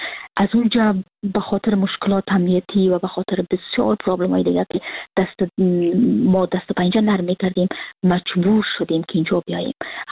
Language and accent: Persian; Kabul, Afghanistan; now in Frankfurt, Germany